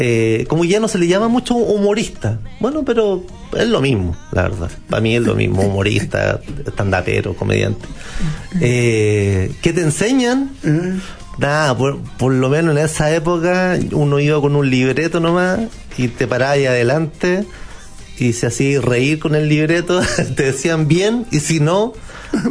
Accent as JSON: {"language": "Spanish", "town": "San Antonio", "region": "Valparaíso", "country": "Chile", "lives_now": "Santiago, Chile", "said": "yo soy de Puerto San Antonio, me vine a estudiar acá a Santiago"}